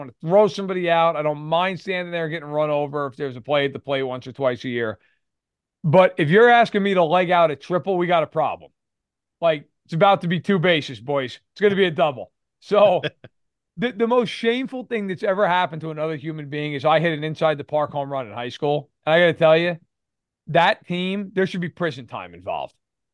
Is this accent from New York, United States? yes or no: yes; New York, United States; I mean, I grew up in New York.